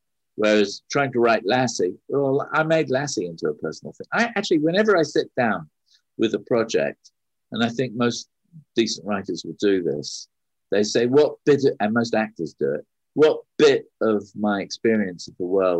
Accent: United Kingdom; Philip didn't know that I was as British as I am.

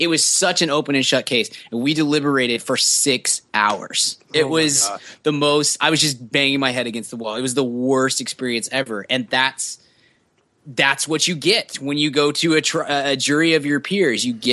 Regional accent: Texas, United States; we're from Texas. We know that not everybody in Texas is a big hick

